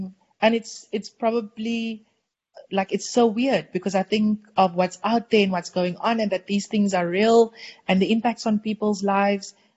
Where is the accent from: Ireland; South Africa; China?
South Africa; accent: South African; I hope that my accent wasn't too contrary or too South African, too Boerewors-y.